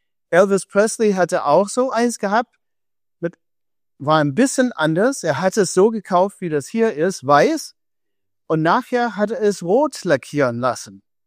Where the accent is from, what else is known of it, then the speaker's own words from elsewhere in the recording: Ebersbach, Germany; ich komme hier aus Ebersbach und ich bin begeistert von Autos, wie Sie auch